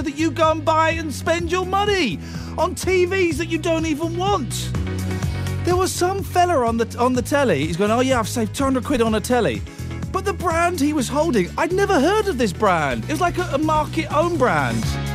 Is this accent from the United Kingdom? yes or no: yes; United Kingdom; For goodness sakes, we're British. We're British.